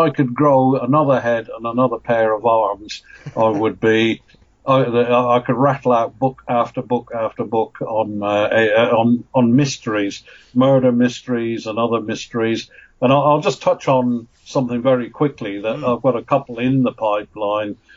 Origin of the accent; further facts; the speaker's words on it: Edinburgh, Scotland, United Kingdom; also born or lived in West Africa; when we came back from West Africa, I grew up in Edinburgh. I spent my teen years in Edinburgh, so I became sort of pretty well acquainted with Scottish aviation